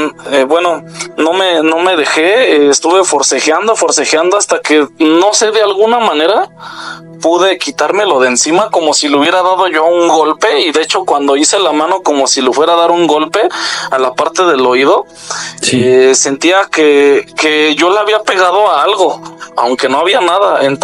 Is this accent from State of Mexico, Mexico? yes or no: yes; Atizapán de Zaragoza, State of Mexico, Mexico; Soy de Atizapán de Zaragoza, Estado de México.